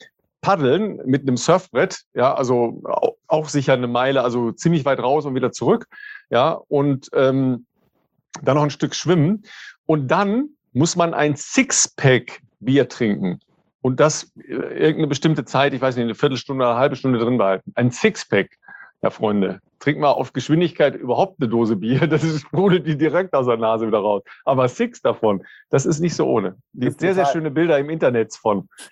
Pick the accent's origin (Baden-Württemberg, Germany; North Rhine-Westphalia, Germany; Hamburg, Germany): North Rhine-Westphalia, Germany; in meiner Heimat, im nördlichen Ruhrgebiet